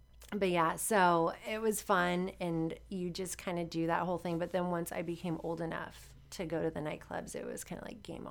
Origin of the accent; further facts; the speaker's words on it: Boulder City, Nevada, United States; also born or lived in Las Vegas; living in Boulder City, but going to school in Vegas. So I would commute, and I went to Bishop Gorman.